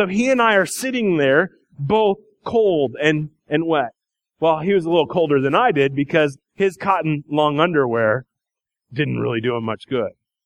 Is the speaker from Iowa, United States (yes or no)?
yes; Iowa, United States; there's cotton long underwear, the stuff that I grew up wearing in Iowa.